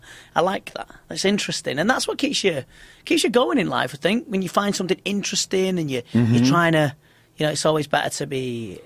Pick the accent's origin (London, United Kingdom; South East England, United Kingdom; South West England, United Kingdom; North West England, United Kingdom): North West England, United Kingdom; Liverpool; you know, I'm just from Liverpool.